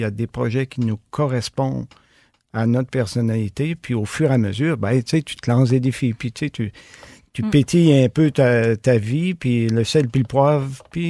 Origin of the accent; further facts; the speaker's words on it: Saint-François-de-Pabos, Quebec, Canada; now in Gaspé, Canada; Bon, 64 ans. Moi, je viens de Saint-François-de-Pabot, un village d'à peu près à 5 kilomètres à peu près d'ici. Puis, oui. Je suis ici à Gaspé depuis 35 ans.